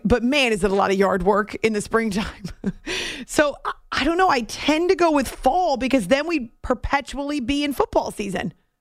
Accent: Northeast, United States; now in New Jersey, United States; I didn't grow up in the New York area, but I grew up in the Northeast. And I know that since I moved to New Jersey to work here at the network

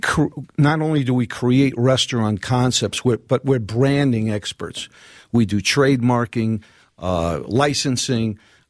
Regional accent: Far Rockaway, New York, United States; accent: New York; In Far Rockaway, New York. Bell Harbor, Rockaway Beach.

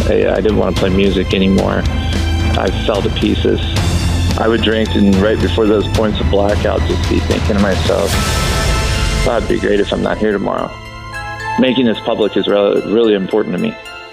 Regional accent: Kentucky, United States; I was from a family of Marines, so I had no choice. I grew up in Kentucky and ended up going into the Marine Corps in 2000.

